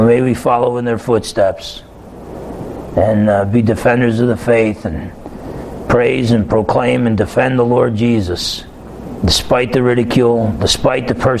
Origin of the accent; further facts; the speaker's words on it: Bremerton, Washington, United States; that's because I'm not from around here. I'm from Bremerton.